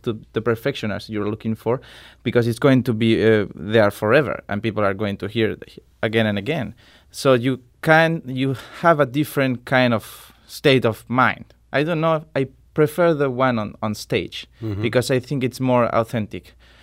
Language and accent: English; Andalusia, Spain; You know, I come from South Spain, so we are very passionate people, you know.